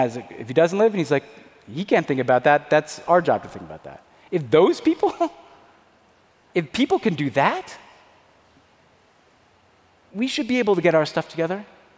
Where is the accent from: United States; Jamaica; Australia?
United States; I had to deprogram myself as an American born in 1977 that I grew up in the most peaceful, prosperous, and stable environment in human history.